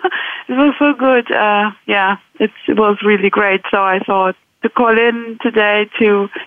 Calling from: Euskirchen, North Rhine-Westphalia, Germany; English is a second language; I'm calling in from Euskirchen, which is located in Germany, south of Cologne.

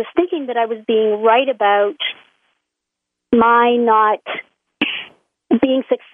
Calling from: Toronto, Ontario, Canada; Today I'm calling from Toronto, Ontario, because I'm at my son's place today.

